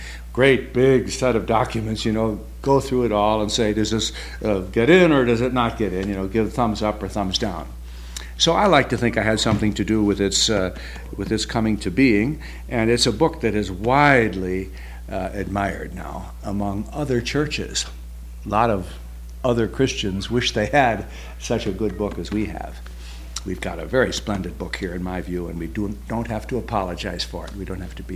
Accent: United States; moved away as an adult; now in Waterloo, Canada; And I came from the States 12 years ago to Waterloo as chaplain at both of these colleges, campus pastor.

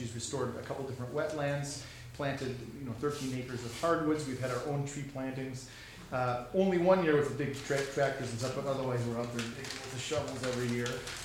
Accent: Alaska, United States; but I grew up in Alaska, went to Luther College, graduated back in 1990 from Luther College

